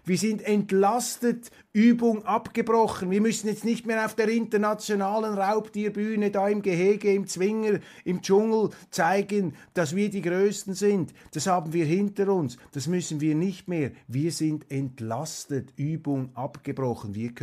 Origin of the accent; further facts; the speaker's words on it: Switzerland; Aber klar, als Schweizer, wir halten uns da zurück